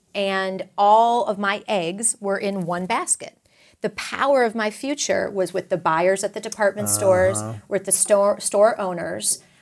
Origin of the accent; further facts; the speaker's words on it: Texas, United States; You know, I'm a Texan, so we all know that story well.